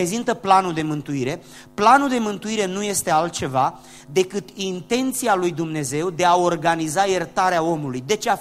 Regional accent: Giurgiu, Giurgiu County, Romania; eu vin din Giurgiu, sudul României, acolo unde n-au existat altfel de biserici decât cele ortodoxe.

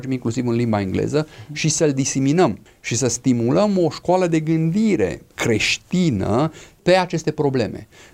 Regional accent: Romania; noi ca și români am stat pur și simplu ca și niște downloaders.

